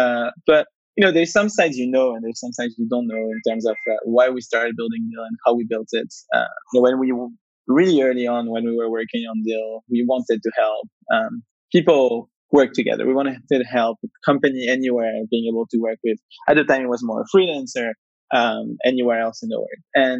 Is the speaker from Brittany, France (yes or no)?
no; Paris, Île-de-France, France; moved away as an adult; also born or lived in Israel / United States; My background, I'm originally from Paris. I grew up in Paris. When I was pretty young, I left for university in Israel.